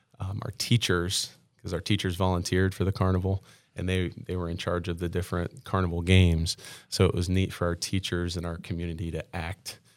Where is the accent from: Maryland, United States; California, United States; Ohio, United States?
Ohio, United States; Okay, so I grew up here in Parkway School District. I was a Wilshire boy.